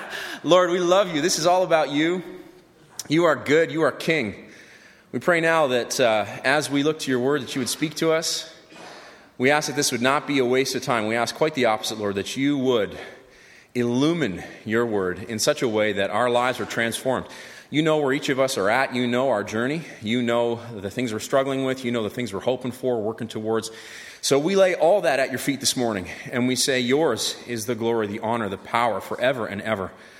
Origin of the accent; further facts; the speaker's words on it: Israel; I grew up in Israel. I grew up there during the first intifada, the first uprising. I grew up in a culture that dealt with terrorism as an everyday thing.